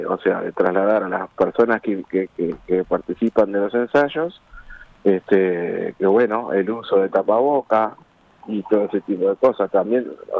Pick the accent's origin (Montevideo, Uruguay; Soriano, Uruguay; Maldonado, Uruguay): Montevideo, Uruguay; como montevideana, como uruguayo.